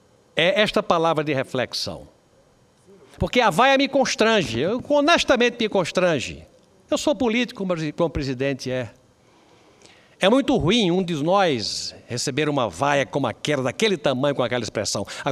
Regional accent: Brazil; E aqui eu falo como brasileiro que quer que as coisas deem certo.

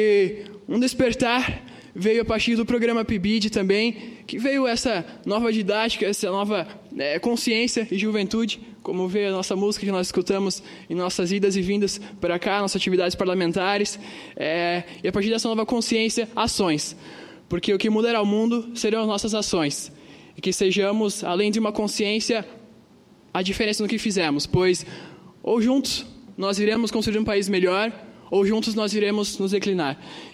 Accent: Pomerode, Santa Catarina, Brazil; Vim do interior do estado, de Pomerode, cidade tradicional alemã, Vale do Itajaí, diversa culturalmente e socialmente. De onde vim, estudei no Colégio Estadual José Bonifácio.

